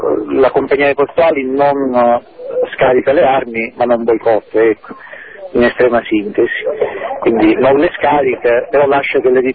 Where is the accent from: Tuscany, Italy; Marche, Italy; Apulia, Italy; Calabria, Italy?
Tuscany, Italy; Livorno; Da Livorno.